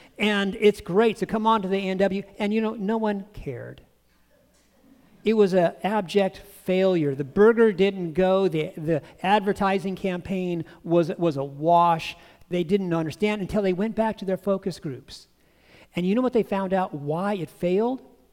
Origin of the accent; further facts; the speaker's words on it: Oakdale, United States; I come from Oakdale.